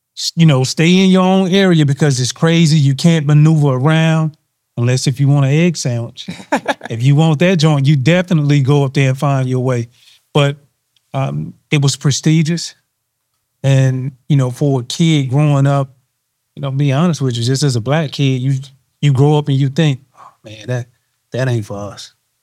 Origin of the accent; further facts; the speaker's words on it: United States; And so that's what my childhood really brought for me growing up in Washington County.